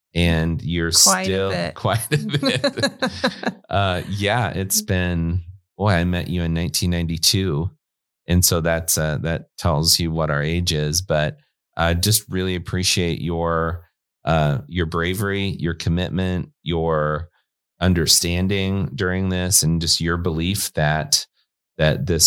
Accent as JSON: {"language": "English", "town": "Westphalia", "region": "Iowa", "country": "United States", "tie": "born or raised there", "said": "growing up in Southwest Iowa provided me. The, you know, I grew up in a town, Harlan, and the Harlan community. I grew up actually near a smaller town, Westphalia"}